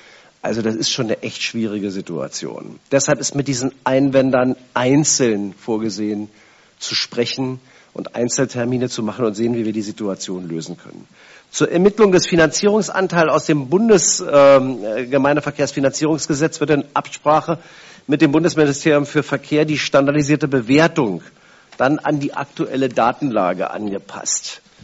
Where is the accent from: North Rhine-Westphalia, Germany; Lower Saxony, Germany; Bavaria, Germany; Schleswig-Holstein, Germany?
Schleswig-Holstein, Germany; für uns auch in Ahrensburg und da, wo ich herkomme, eben auch in Stormarn